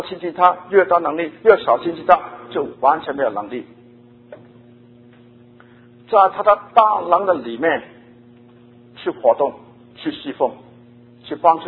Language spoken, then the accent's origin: Chinese; Guangdong, China; 我们广东人说啊，一个很有精神的人是鬼打一样